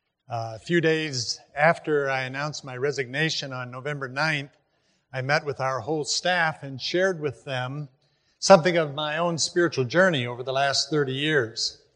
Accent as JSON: {"language": "English", "town": "Dallas", "region": "Texas", "country": "United States", "tie": "born there", "said": "I was born on March the 4th, 1944, in Dallas, Texas, where my father was in seminary."}